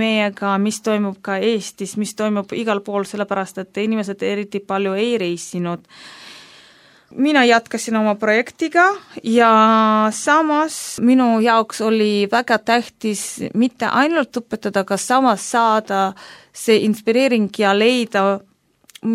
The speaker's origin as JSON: {"language": "Estonian", "town": "Muhu", "region": "Saare County", "country": "Estonia", "tie": "born or raised there", "said": "mina kasvasin seal Muhul, käisime seal suvel"}